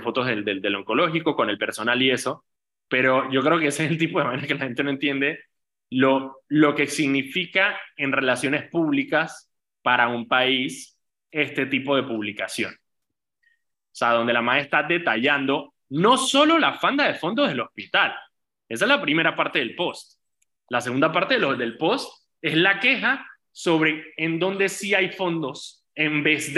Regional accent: Medellín, Antioquia, Colombia; Yo crecí en Medellín, hermano. O sea, allá el mar más cerca queda a 12 horas en carro.

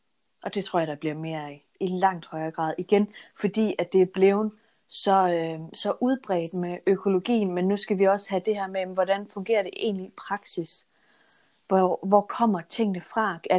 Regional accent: Region of Southern Denmark, Denmark; nu kommer jeg fra Sønderjylland af

